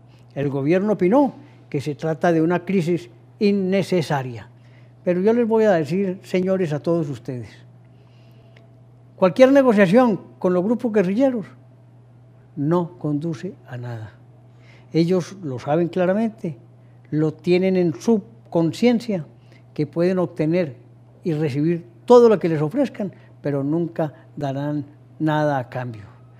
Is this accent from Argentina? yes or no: no; Colombia; Somos muchos los colombianos, 50 millones de colombianos